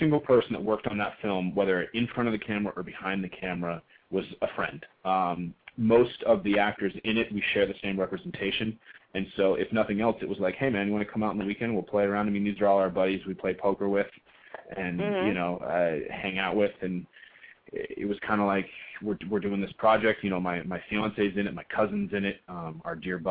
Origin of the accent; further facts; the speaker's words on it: Pacific Northwest, United States; I grew up in the Northwest between Portland and Seattle, and I think they're the best of the best, especially for raising a family.